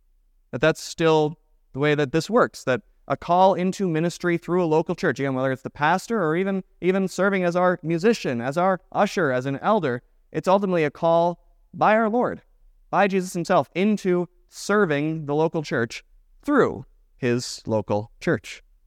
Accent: Florida, United States; also born or lived in Midwest; I still tell people that I'm from Florida, even though I lived in the Midwest for 15 years.

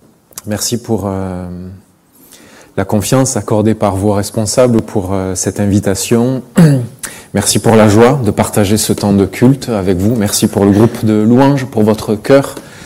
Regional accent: Marseille, Provence-Alpes-Côte d'Azur, France; now in Switzerland; Mon accent trahit évidemment que je ne suis pas originaire de la Suisse romande. Mes origines sont à Marseille, j'y suis né, j'ai grandi, j'ai toujours d'ailleurs ma famille là-bas et on a du plaisir à retourner assez régulièrement.

